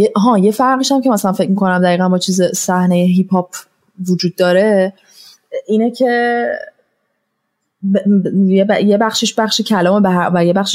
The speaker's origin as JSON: {"language": "Persian", "country": "Iran", "said": "کار منو بده بیرون چون من ایرانیم"}